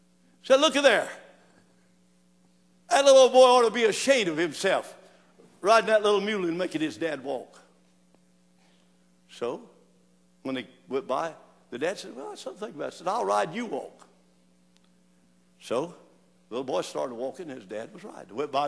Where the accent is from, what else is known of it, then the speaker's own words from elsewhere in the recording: Florida, United States; Growing up in Florida, trying to camouflage it with orange juice, it just didn't work.